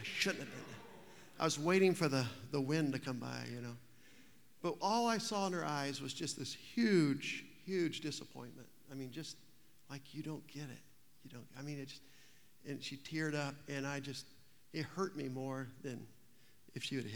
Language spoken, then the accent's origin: English; the South, United States; I grew up in the South, and some of you understand this, some of you won't.